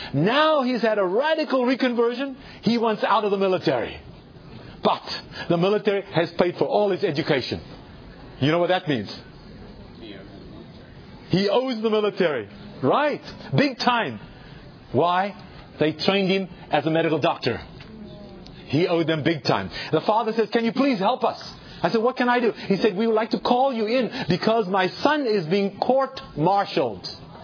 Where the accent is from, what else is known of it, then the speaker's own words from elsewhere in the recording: South Africa; I grew up in South Africa.